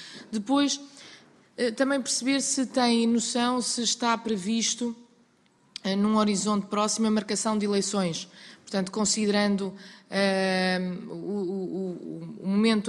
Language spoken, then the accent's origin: Portuguese; Portugal; muito nos orgulha a nós como portugueses.